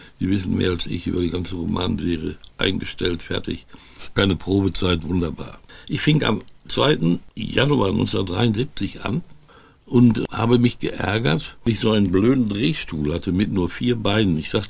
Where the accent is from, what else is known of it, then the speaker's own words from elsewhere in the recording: Dortmund, North Rhine-Westphalia, Germany; und war in Dortmund-Brechten und ich bin ja Dortmunder großer BVB-Fan